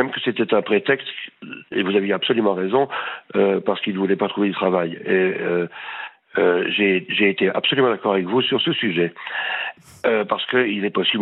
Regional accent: Mons, Wallonia, Belgium; je n'ai pas l'accent de Bruxelles, une fois. Je ne parle pas comme ça. Je suis de Mons, à 25 km de la frontière.

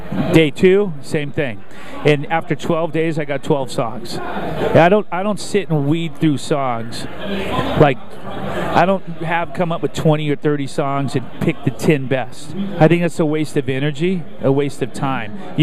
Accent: Los Angeles, California, United States; now in Plymouth, United States; I grew up in Los Angeles.

